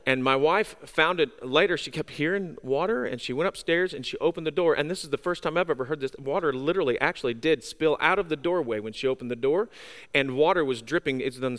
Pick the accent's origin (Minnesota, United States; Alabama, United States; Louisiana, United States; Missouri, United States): Missouri, United States; St. Louis; I grew up around the St. Louis area, and so I grew up on White Castle.